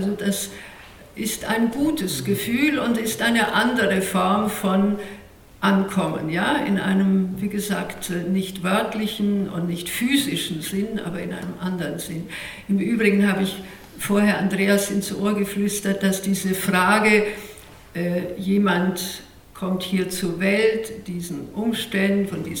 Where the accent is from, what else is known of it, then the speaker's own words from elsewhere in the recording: Rimavská Sobota, Banská Bystrica Region, Slovakia; Meine Heimatstadt Rimavská Sobota oder Rimaszombat ungarisch hat mich zur Ehrenbürgerin gemacht